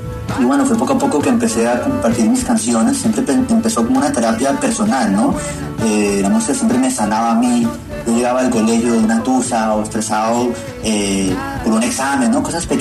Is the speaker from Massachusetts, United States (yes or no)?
no; Miami, Florida, United States; born there; yo nací acá en Miami, pero mi papá es colombiano, mi papá es de Barranquilla, mi mamá es de Bogotá.